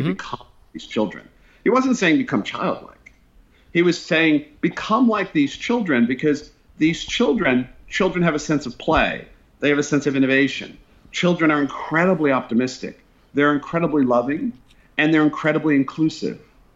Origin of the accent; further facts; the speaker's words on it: Brooklyn, New York, United States; also born or lived in Bronx / Queens / Long Island; So I was born in Brooklyn, and really am an old New Yorker. And I spent a significant amount of time in the Bronx, Queens, Long Island.